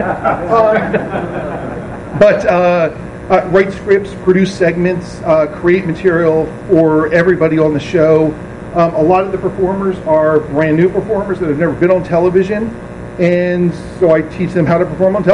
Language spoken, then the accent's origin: English; Philadelphia, Pennsylvania, United States; born there; I lived in Philly. I was born in Philadelphia.